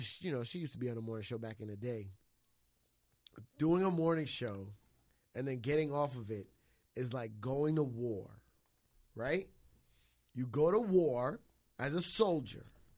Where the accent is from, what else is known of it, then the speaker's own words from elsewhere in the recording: New York, United States; I go, I'm from New York, where there's a lot of Puerto Ricans, insert jokes here.